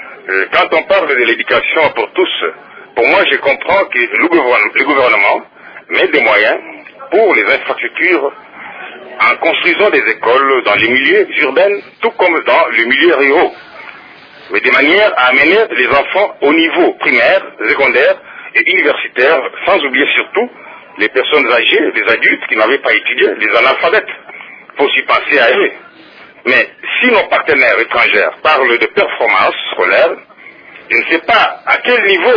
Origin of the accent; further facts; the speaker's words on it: Mbuji-Mayi, Kasaï-Oriental, DR Congo; Ici, chez nous, en Bougimane, nous avons une école primaire officielle d'application.